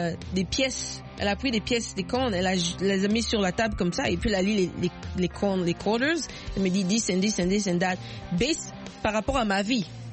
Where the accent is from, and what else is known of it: Port-Gentil, Ogooué-Maritime, Gabon; born there